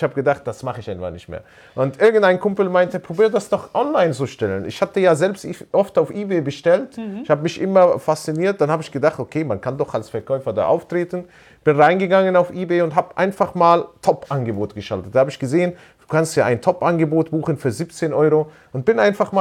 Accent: Palestine; now in Germany

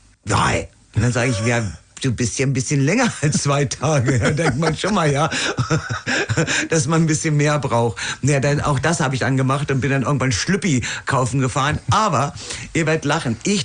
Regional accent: Germany; Und wenn ich mit ihm in Berlin war, ich als Deutsche, da hat er gesagt, nein … das ist das und das.

